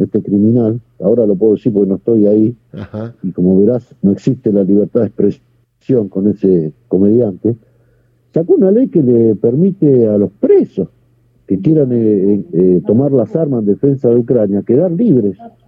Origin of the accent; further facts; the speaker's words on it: Pilar, Buenos Aires Province, Argentina; now in Ukraine; Yo soy de Pilar, provincia de Buenos Aires.